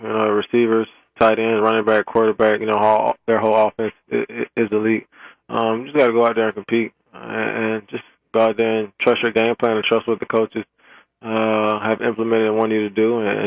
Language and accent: English; Illinois, United States; I'm from Illinois, so I played in the snow a little bit.